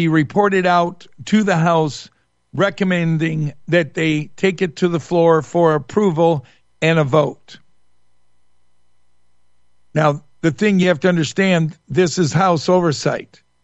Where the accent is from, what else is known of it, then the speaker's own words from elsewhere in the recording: Shelby, Michigan, United States; now in Traverse City, United States; Born and raised in Shelby. Yeah, that's Republican. Lived in Birmingham for a while when Vicky and I first got married. Then we moved to Macomb County, Republican. Then we moved up north. Traverse City, Antrim County.